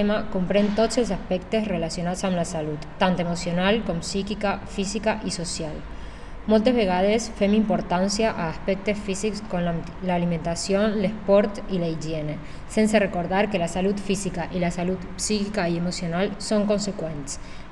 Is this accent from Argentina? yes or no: yes; Argentina; de Argentina y estoy preparándome para ser maestra de infantil